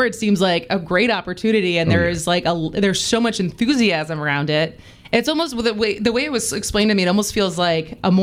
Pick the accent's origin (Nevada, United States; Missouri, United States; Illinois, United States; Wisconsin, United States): Wisconsin, United States; Madison; moved away; Because I would say, you know, growing up in Madison, I remember cheering for the Bucks.